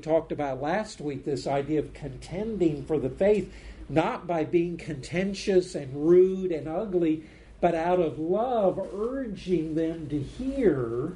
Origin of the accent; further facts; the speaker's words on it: Florida, United States; also born or lived in Texas; this was my problem growing up in South Florida. I got to go to the beach every day